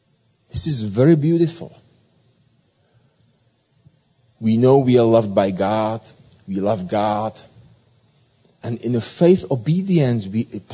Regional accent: Czechia; now in Belgrade, Serbia; I am originally from Czech Republic, now living in Serbia, Belgrade, with my beautiful wife and two children.

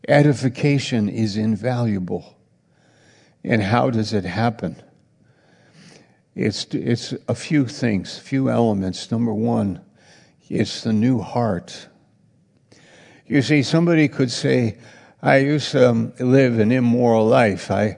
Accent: New York, United States; I went to a small Bible college, and I'm from New York, and I was up in Maine, and I didn't know anybody

